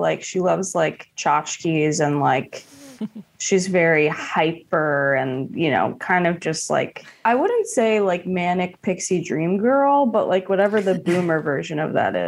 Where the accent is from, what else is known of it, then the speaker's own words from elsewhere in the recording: New York, United States; I grew up in Hell's Kitchen till I was 8 and then moved out to Queens.